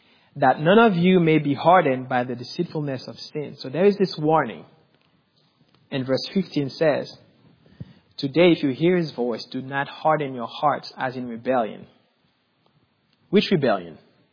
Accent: Haiti; I mean, I grew up in Haiti.

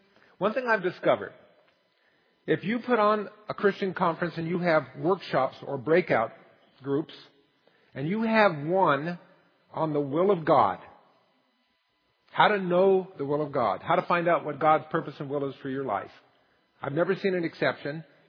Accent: Palm Springs, California, United States; also born or lived in Seattle, United States; now in Orange County, United States; I grew up in Palm Springs, where we did a lot of sweating, especially in the summertime. And so I told people that when I left Palm Springs to move to Seattle

